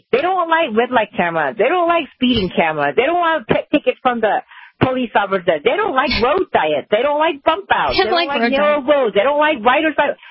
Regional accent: South Korea; also born or lived in California / Boston; now in United States; I'm actually originally from South Korea, but I lived in California for 10 years, and I lived in Boston for 3 years.

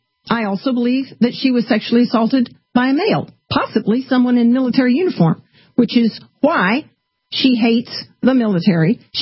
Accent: Hot Springs, Arkansas, United States; I mean, I grew up in Hot Springs.

